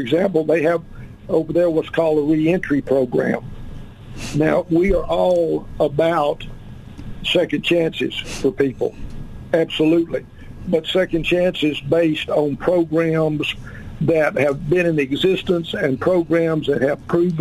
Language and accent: English; Arkansas, United States; Well, obviously, I was born and raised here in Arkansas.